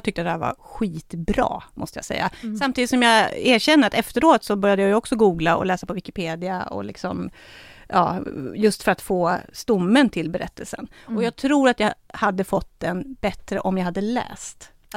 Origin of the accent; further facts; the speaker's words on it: Norrbotten County, Sweden; jag är uppvuxen i Norrbotten. Jag gick i skola i Norrbotten där det finns mycket samer